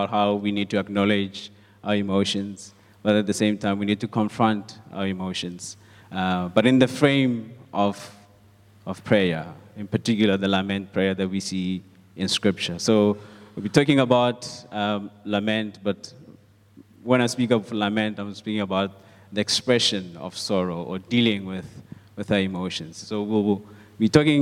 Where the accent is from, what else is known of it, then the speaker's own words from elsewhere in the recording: North West, South Africa; Yes, you can tell. I'm from Northwest. Yes, we have Afrikaans names.